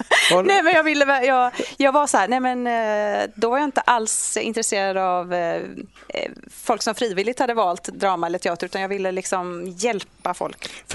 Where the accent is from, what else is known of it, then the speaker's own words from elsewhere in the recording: Jonsered, Västra Götaland County, Sweden; also born or lived in Kåhög; Jo, jag är härifrån trakten. Jag är född i Kåhög, så det är ju i allra högsta grad här i kommunen. Och flyttade sen till Jonsered med mina systrar och mamma och pappa. Och gick skola där och sjöng i kör där och levde gott där